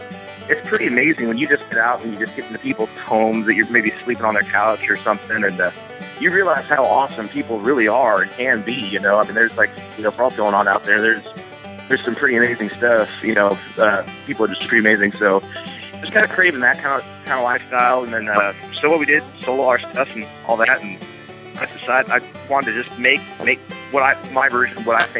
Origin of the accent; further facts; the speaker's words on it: Portland, Oregon, United States; now in Kansas City, United States; And yeah, now we found ourselves based out of Kansas City. But yeah, we came from Portland, Oregon.